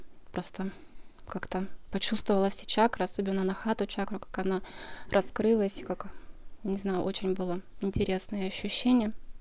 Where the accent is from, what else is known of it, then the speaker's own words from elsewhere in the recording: Abakan, Khakassia, Russia; я из Абакана.